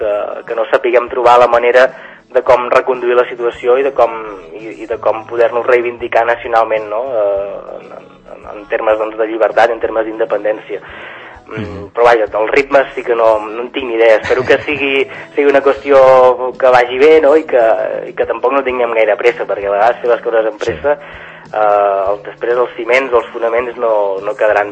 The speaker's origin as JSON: {"language": "Catalan", "region": "Catalonia", "country": "Spain", "said": "què podem aportar nosaltres com a catalans per a la construcció nacional dels països catalans"}